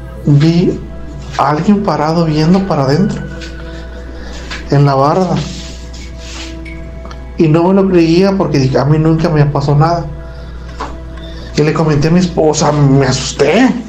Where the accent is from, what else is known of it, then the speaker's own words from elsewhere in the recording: Monterrey, Nuevo León, Mexico; se lo llevó en un ranchito aquí cerca de Nuevo León. Soy de Monterrey.